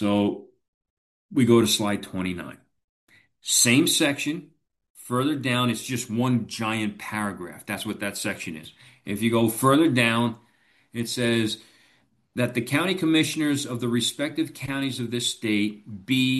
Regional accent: New York, United States; right? I had to check out my home state, New York.

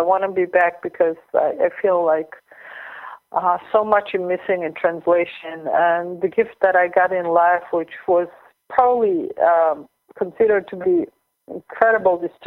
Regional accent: Israel; I'm here from Israel

